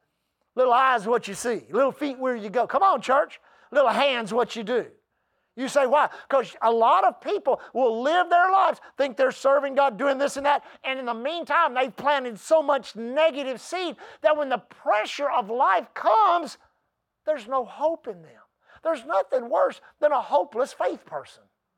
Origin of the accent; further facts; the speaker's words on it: Texas, United States; I always used to use the Houston Oilers as an example because I grew up on the Gulf Coast of Texas.